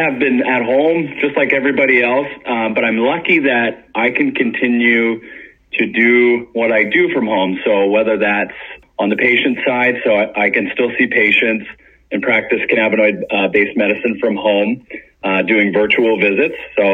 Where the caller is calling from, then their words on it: Sarnia, Ontario, Canada; I'm joining you from Sarnia, Ontario, which is a great place to be this time of the year, right on Lake Huron.